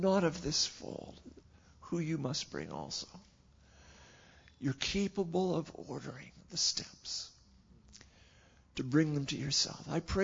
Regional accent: British Columbia, Canada; Oh, I'm from BC.

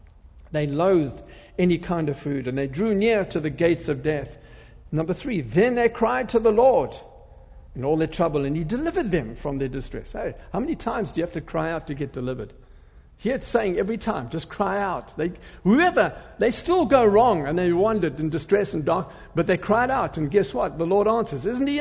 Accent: Zimbabwe; born there; I'm not South African. I'm not Zimbabwean. I was born in Zimbabwe.

